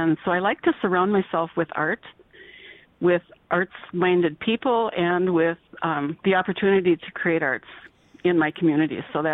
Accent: Fosston, Minnesota, United States; moved away as an adult; I was born and raised in Foston.

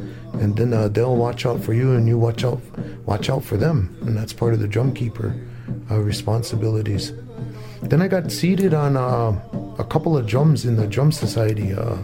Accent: Minneapolis, Minnesota, United States; I remember when I grew up in Minneapolis, and I was at going to church school, Ascension.

